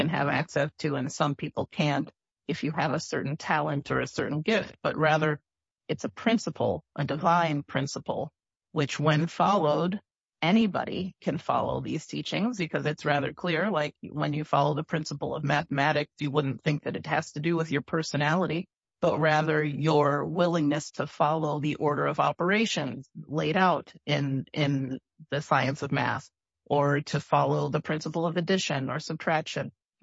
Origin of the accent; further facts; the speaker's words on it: Connecticut, United States; I'm a city girl. I'm from the New England, Southwest Connecticut area. I didn't grow up gardening anything.